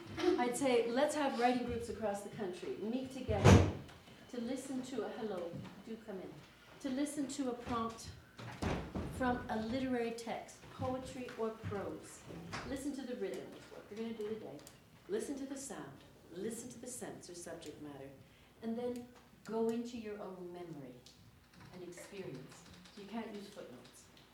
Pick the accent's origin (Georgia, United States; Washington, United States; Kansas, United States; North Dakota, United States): Washington, United States; Seattle; moved away as an adult; now in Edmonton, California, United States; I come from Edmonton, Alberta. And I grew up in Seattle. And I got to Edmonton in 1971